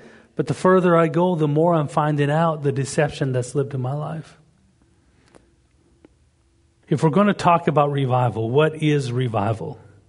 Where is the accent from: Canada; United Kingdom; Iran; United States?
Canada; I was from Canada. I was in Tennessee at the time.